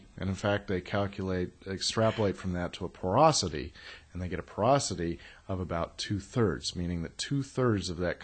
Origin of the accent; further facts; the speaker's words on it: Sacramento, California, United States; 500 kilometers, by the way, would easily fit between, say, L.A. and my hometown, Sacramento, or D.C. and Boston, or London and Frankfurt.